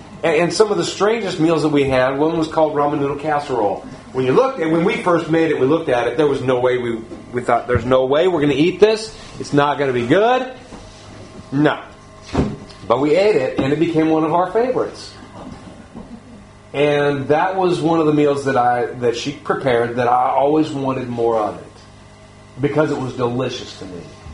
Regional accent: the South, United States; Look, we're from the South.

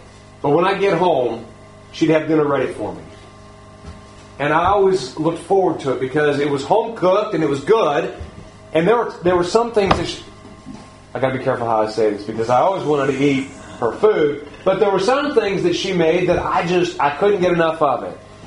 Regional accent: the South, United States; Look, we're from the South.

